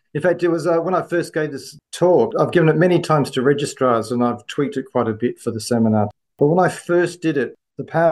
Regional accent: Perth, Western Australia, Australia; I was born in Perth, raised in Perth, went to UWA

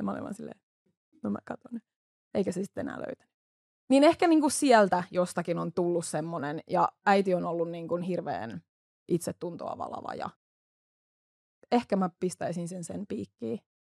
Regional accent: Kauhava, South Ostrobothnia, Finland; Semmoinen sekatavarakauppa Kauhovalla, mistä mä oon siis kotoisin.

